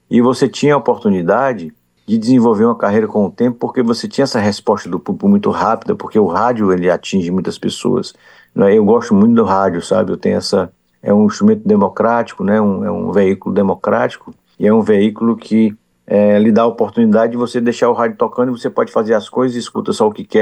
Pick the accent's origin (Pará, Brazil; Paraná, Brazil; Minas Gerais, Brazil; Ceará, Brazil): Ceará, Brazil; Fortaleza; also born or lived in Rio de Janeiro; Eu sou de Fortaleza, não é? E depois fiz a carreira no Rio de Janeiro, onde eu morei, né? Muitos anos.